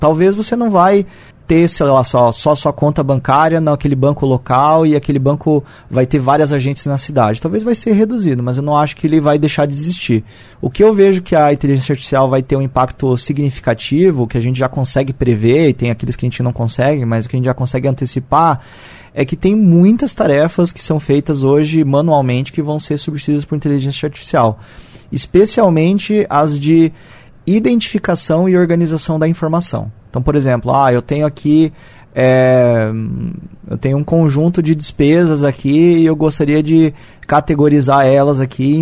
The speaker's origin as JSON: {"language": "Portuguese", "town": "Cascavel", "region": "Paraná", "country": "Brazil", "tie": "born or raised there", "said": "Eu sou de Cascavel sim, nasci aqui e tenho 32 anos. Morei aí praticamente minha vida toda aqui"}